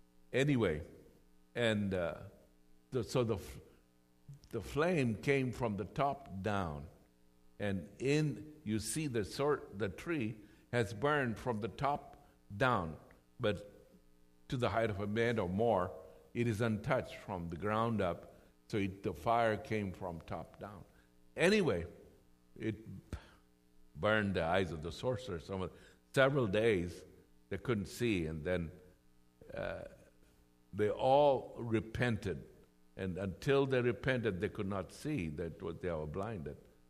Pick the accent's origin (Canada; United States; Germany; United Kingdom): Germany; And then later we immigrated to Germany. And I grew up in Germany. I'm a Christian.